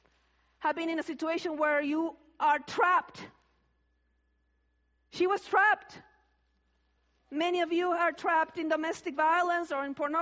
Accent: Argentina; I didn't know what A meant when I came to Canada the first time. Because I am from Argentina.

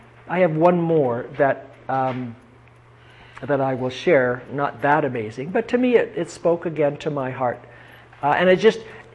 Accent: Canada; I'm Canadian. I'm proud of my country.

